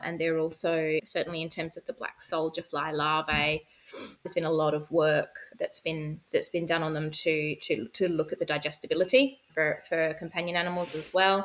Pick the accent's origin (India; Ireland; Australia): Australia; I'm sure your listeners can hear that I'm not European, I'm Australian. So I am based in Australia